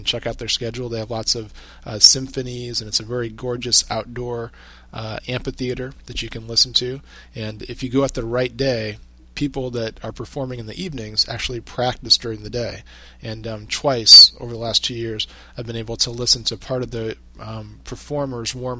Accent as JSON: {"language": "English", "town": "Kansas City", "region": "Missouri", "country": "United States", "said": "we're actually from Kansas City, of course"}